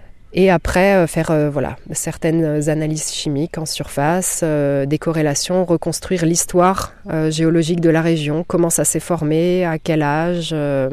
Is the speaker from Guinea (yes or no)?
no; France; born there; donc je suis née en France à la base. Et j'ai fait mes études en France, en géologie.